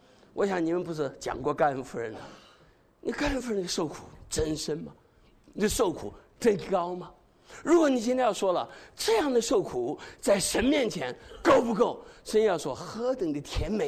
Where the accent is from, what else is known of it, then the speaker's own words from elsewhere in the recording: Zhejiang, China; 南方人呢、啊、我也是啊。你是浙江人吗？我也是浙江人呢、江浙人呢、花样多哟。